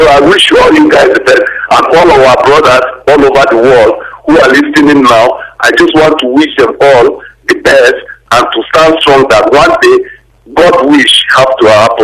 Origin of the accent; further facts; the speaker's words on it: Cameroon; born there; Because I was born in Cameroon